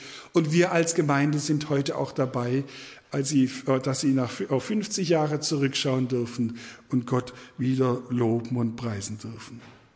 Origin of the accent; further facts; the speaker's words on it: Baden-Württemberg, Germany; gell, wir sind Schwabe